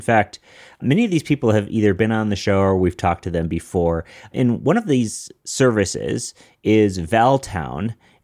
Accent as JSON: {"language": "English", "town": "Denver", "region": "Colorado", "country": "United States", "said": "I'm a developer from Denver."}